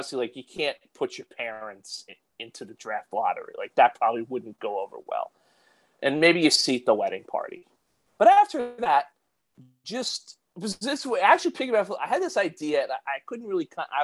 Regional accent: New Jersey, United States; You know, I grew up in Morris County. I've been to Wawa maybe like 5 or 6 times in my life

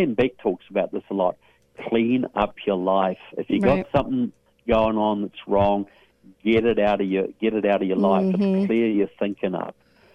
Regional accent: New Zealand; now in United States; in case some of you are wondering about my southern accent, I am from New Zealand, but I live here now.

